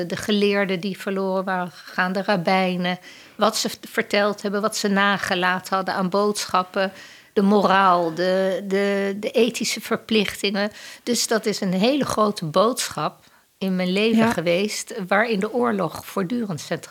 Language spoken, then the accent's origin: Dutch; Amsterdam, North Holland, Netherlands; En ik ben opgegroeid in Amsterdam, geboren en getogen in Amsterdam.